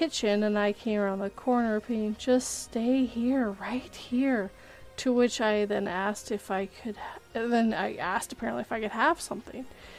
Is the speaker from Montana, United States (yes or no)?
yes; Montana, United States; I grew up in Montana. The one I said first. Middle of nowhere between Paulson and Ronan.